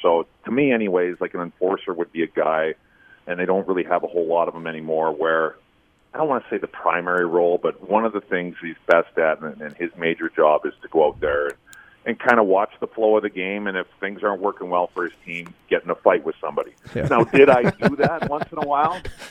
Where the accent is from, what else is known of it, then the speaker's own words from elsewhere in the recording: Alberta, Canada; Ended up beating my hometown team. I'm from just outside of Edmonton. We played Edmonton in the finals.